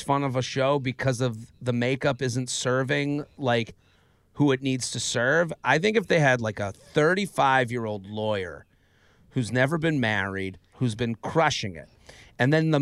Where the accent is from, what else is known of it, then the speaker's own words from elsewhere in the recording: Boston, Massachusetts, United States; I'm from Boston.